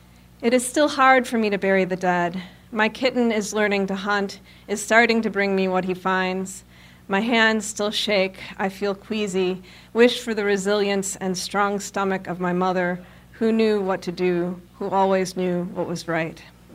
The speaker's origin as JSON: {"language": "English", "town": "Detroit", "region": "Michigan", "country": "United States", "said": "I'm from Detroit, and I spend a lot of time in northern Michigan also, so these are a couple country poems."}